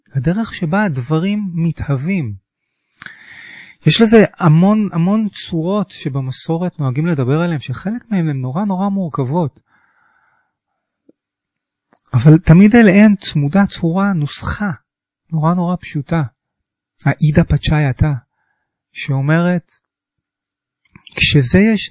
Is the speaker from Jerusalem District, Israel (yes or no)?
no; Holon, Tel Aviv District, Israel; also born or lived in Kfar Saba; שנולדתי לפני כך וכך, 48 כמעט שנים בכפר סבא, גדלתי בחולון